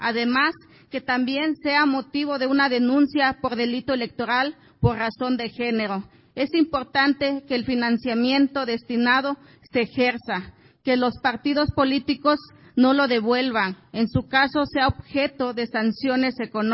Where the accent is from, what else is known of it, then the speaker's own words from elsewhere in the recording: Ocotequila, Guerrero, Mexico; Soy originaria de Ocotequila, municipio de Copanatoyac, de allá de la región de la montaña de Guerrero, hablante y del pueblo náhuatl.